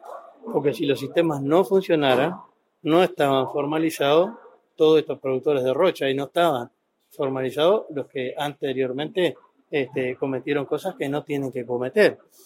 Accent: Uruguay; yo soy un uruguayo más

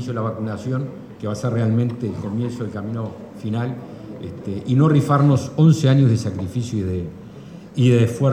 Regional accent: Uruguay; todos somos uruguayos

